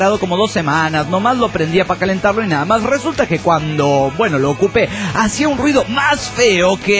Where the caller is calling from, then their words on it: Aguascalientes, Mexico; de Aguascalientes, México.